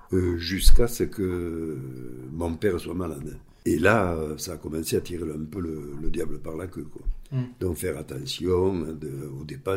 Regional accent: Occitanie, France; born there; Ben, je suis né à Saint-Tir, un petit village de l'Hérault. Je suis né en 1943, pendant la guerre.

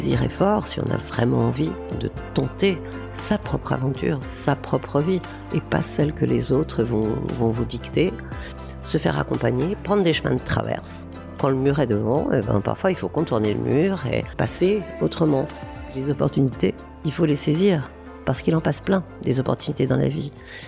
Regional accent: Bourgogne-Franche-Comté, France; born there; Alors, je suis née en Bourgogne, avec une vie avec des frères et sœurs, très proches de la nature

